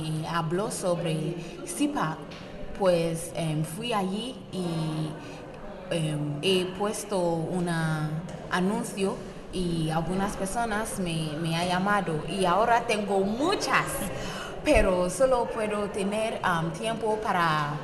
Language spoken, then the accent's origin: Spanish; Ghana; Spanish is a second language; soy de un país habla inglesa, soy de Ghana